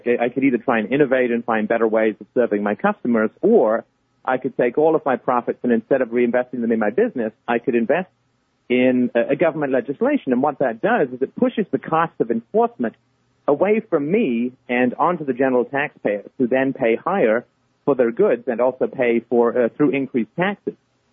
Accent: England, United Kingdom; also born or lived in Ireland; it's a French name, although I was born in Ireland and grew up in England.

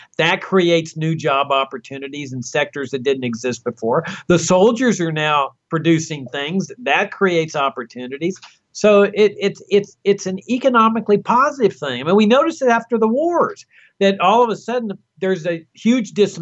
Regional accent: Laredo, Texas, United States; I grew up in Laredo, Texas. We had an Air Force base there

